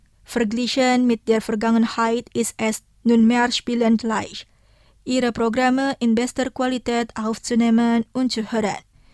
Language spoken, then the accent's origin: German; Saarbrücken, Saarland, Germany; in den Saarbrücker Stadtteil Brebach geführt hat, mein Heimatort.